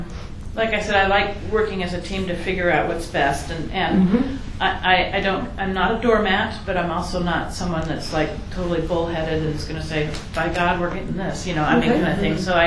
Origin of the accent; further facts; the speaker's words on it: Portland, Oregon, United States; also born or lived in Alaska; I grew up in the Portland, Milwaukee area, and. We used to go to the beach, and my fondest dream in my life was to live at the beach and live on the Oregon coast.